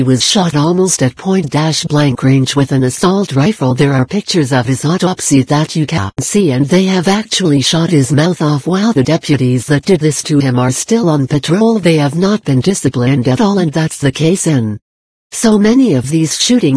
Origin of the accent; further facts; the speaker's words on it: Los Angeles, California, United States; born or raised there